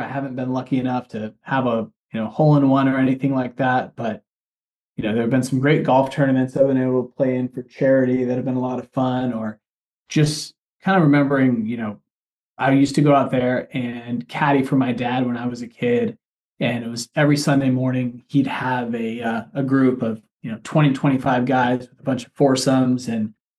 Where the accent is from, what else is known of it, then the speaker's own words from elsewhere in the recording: California, United States; I'm actually from Southern Orange County originally.